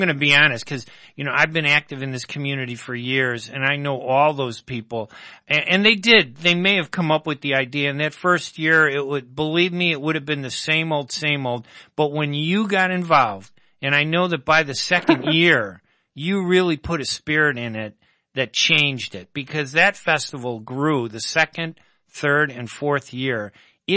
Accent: United States; born there; You know, I'm American-born. My dad wanted me to be American.

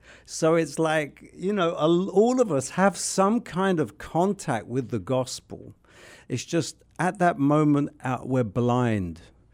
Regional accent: London, United Kingdom; I grew up in North London, which is near Muswell Hill.

